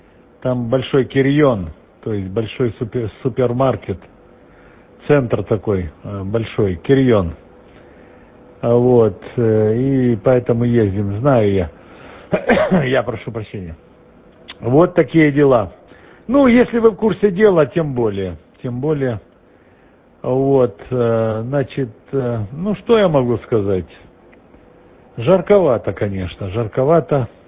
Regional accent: Berdyansk, Zaporizhzhia Oblast, Ukraine; born there; also born or lived in Magadan, Russia; Я жил возле моря, только возле другого. Я жил в Магадане. Родился я в Бердянске на Азовском море, тоже возле моря.

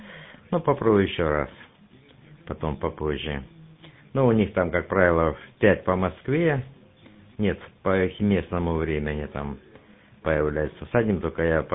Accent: Moldova; Ну, объяснил ему, что я тоже родом из Молдавии.

